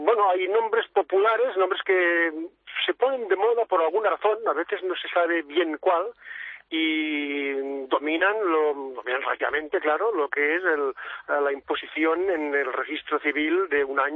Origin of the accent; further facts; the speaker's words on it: Cervera, Catalonia, Spain; Yo soy de Cervera, la provincia de Lérida.